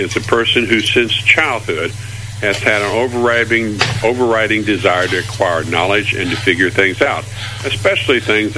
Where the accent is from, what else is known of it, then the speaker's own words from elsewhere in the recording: Indiana, United States; I'm a 6'2", good old down-to-earth Indiana boy with a beard